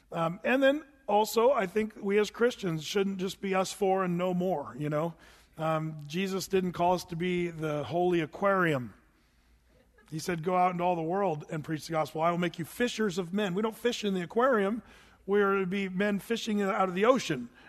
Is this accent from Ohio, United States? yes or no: no; Applegate, Oregon, United States; You think, man, what's it like growing up in Applegate? Well, we didn't have cable TV.